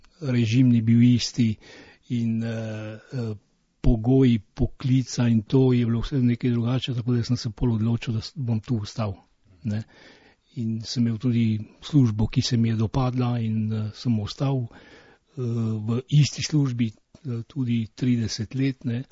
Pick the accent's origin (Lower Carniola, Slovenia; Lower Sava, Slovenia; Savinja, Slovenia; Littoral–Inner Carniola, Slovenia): Littoral–Inner Carniola, Slovenia; Pivka; moved away as an adult; now in Paris, France; jaz sem po rodu iz Pivke doma, ne, ampak kot mladenič sem šel s trebuhom za kruhom in sem se pač ustavil tu v Parizu